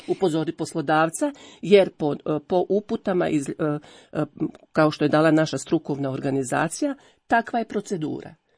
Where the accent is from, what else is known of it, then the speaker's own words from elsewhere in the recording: Croatia; gdje je nastao problem kod nas u Hrvatskoj?